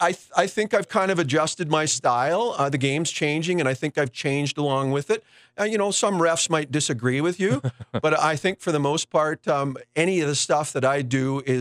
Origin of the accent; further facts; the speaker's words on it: Winnipeg, Manitoba, Canada; I grew up in Winnipeg.